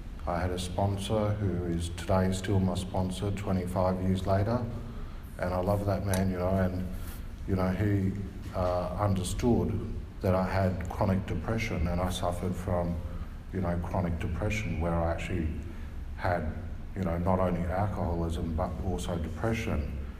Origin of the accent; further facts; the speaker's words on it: Malaysia; now in Liverpool, United Kingdom; I'm from Malaysia